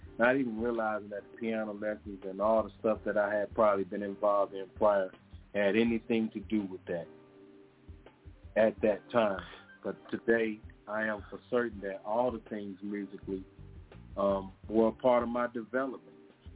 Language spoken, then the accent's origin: English; Mississippi, United States; of growing up in Mississippi.